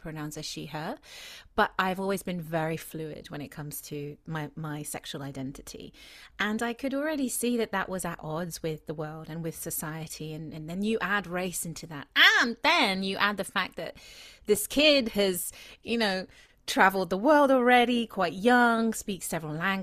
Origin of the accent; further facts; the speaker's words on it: Mauritius; also born or lived in United Kingdom; I was born in Britain, but I was raised here for the first 7 years. And then I moved to Mauritius with my family. And both of my parents were naturalized British, but originally from Mauritius. So, you know, I grew up speaking several languages in the home.